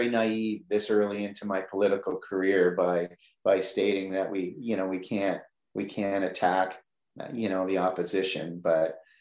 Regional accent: Oshawa, Ontario, Canada; I can remember, and I grew up in Oshawa, of course

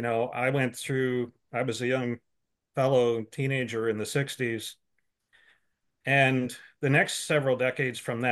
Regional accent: Canada; this is the definition of being Canadian, is that we have this diversity and we have benefit from it.

